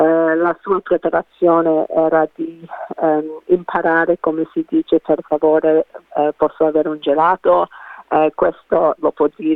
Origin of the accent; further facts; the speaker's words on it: Australia; facciamo parte di una cultura diversa e ricca qui in Australia. Però adesso mi confronto con tanti italiani in Italia, mi rendo conto che sono proprio australiana. Forse non sono italiana quanto sembrava prima.